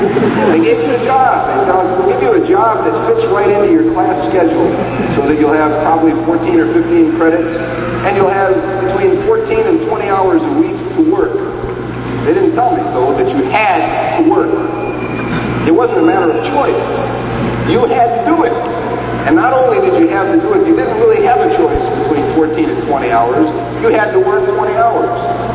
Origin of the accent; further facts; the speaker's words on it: Chicago, Illinois, United States; Unfortunately, I come from Chicago, and that's a hang-up those of us in Chicago have.